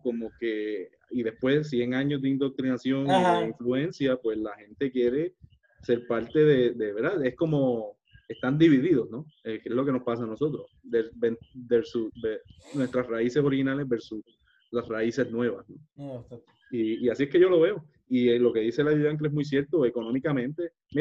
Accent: Puerto Rico; ya nosotros no somos el puertorriqueño del 1898. Nosotros somos otro, ¿verdad?

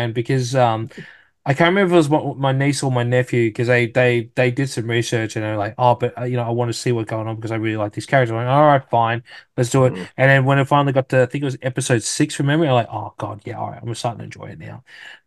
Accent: Texas, United States; I'm from Texas.

